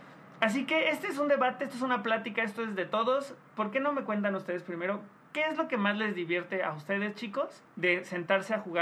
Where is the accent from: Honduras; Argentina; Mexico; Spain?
Mexico; es algo que a todos como mexicanos nos pasó